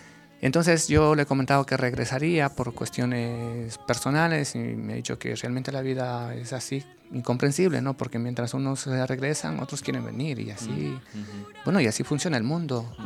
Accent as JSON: {"language": "Spanish", "region": "Loja", "country": "Ecuador", "said": "yo soy de Ecuador, de la ciudad de Loja, que queda al sur, limitando con Perú."}